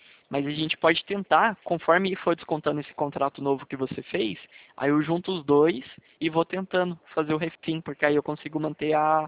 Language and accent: Portuguese; Caraguatatuba, São Paulo, Brazil; Eu cresci em Caraguá, estudei no Ipiranga, aí eu vim para São José agora.